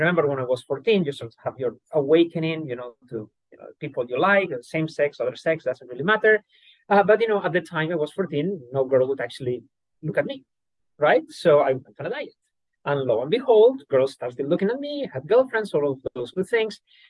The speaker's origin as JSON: {"language": "English", "country": "Spain", "tie": "born or raised there", "said": "growing up in Spain in the sort of 80s, there was basically one religion. You know, it was Catholic."}